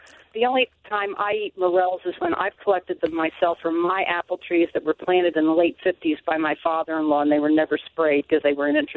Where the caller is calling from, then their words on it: Califon, New Jersey, United States; I'm calling from Califon, New Jersey. We're 20 miles north of Flemington in Hunterdon County.